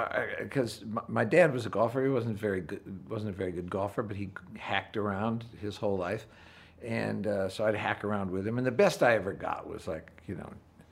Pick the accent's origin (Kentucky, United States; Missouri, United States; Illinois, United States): Illinois, United States; Wheaton; because I grew up in Wheaton, Illinois.